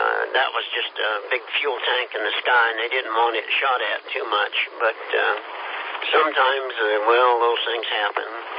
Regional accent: Kansas, United States; Well, I'll tell you, I was from Kansas, and I didn't like that up and down stuff on that ocean.

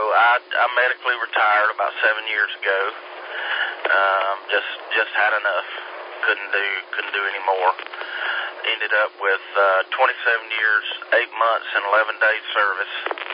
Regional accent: Campobello, South Carolina, United States; I'm from Campobello, South Carolina. People from Campobello don't experience things like this.

